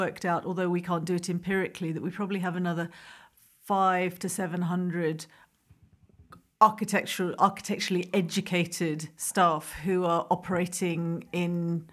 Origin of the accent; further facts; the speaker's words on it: London, United Kingdom; I was born in London, but not to, okay, British parents. So I've been brought up as a tourist in London.